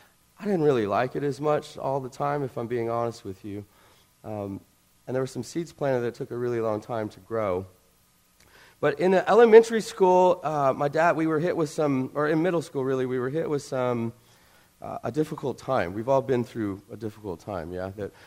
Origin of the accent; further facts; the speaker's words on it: Crowley, Louisiana, United States; I grew up in the Deep South in a town called Crowley, Louisiana. That is the straight-up bayou, if ever there was a bayou in Louisiana.